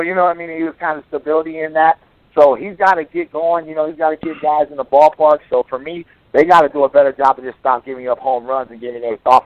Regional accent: Oakland, California, United States; I'm from Oakland.

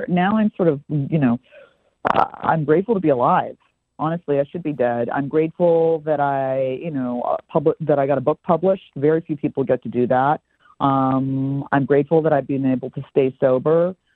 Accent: Hollywood, California, United States; My father, you know, I grew up in Hollywood.

